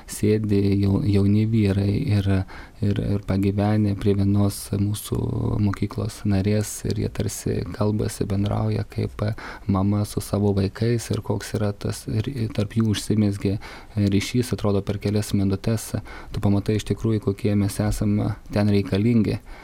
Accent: Trakai, Vilnius County, Lithuania; Kitas iššūkis buvo šiandien eiti Trakų gatvėmis, kadangi pats esu iš Trakų ir vaikščioti tomis gatvelėmis

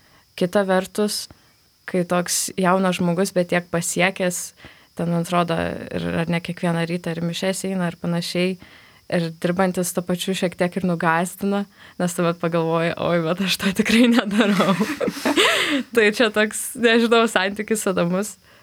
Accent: Panevėžys, Panevėžys County, Lithuania; aš esu iš Panevėžio ir Panevėžiai einu daugiausiai katedrą, kuri šiaip yra Kristaus Karaliaus katedra

